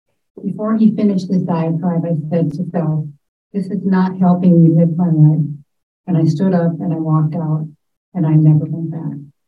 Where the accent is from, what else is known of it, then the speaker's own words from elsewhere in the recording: Fond du Lac, Wisconsin, United States; I was born and raised in Fond du Lac, Wisconsin. It's a town of 30,000 people, had no less than four Catholic churches, each equipped with a parochial school.